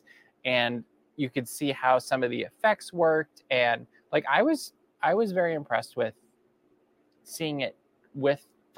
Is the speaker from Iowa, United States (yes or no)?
no; Minnesota, United States; Growing up in Minnesota, that was not something that was on my radar.